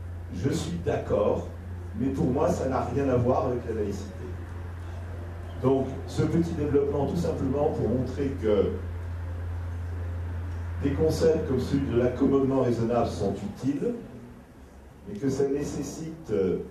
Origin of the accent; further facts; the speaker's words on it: France; Mais comme je suis français, je ne suis pas souverainiste.